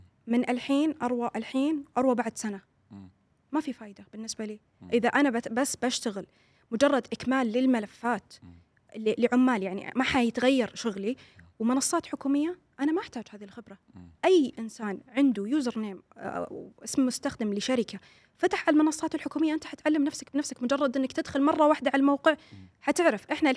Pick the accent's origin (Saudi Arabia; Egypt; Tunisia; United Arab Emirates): Saudi Arabia; ولكن أنا سعودية وفي بلدي، ما أجي أشتغل تحتك